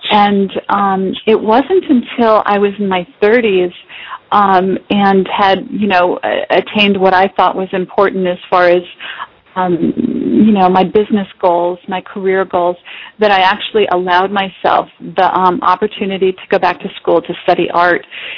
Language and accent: English; East Coast, United States; I grew up on the East Coast, and the winters are long there.